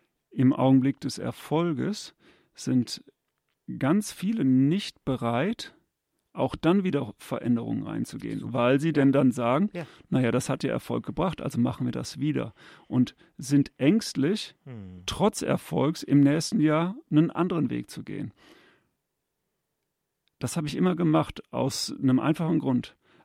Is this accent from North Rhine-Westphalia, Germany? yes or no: yes; North Rhine-Westphalia, Germany; Ja, ich bin ja auch Rheinländer, vielleicht.